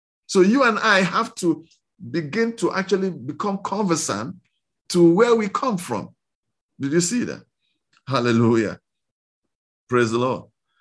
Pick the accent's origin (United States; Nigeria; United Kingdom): Nigeria; East; So because of that, I grew up understanding Yoruba language, but I'm actually not from Yoruba land. I'm from the East.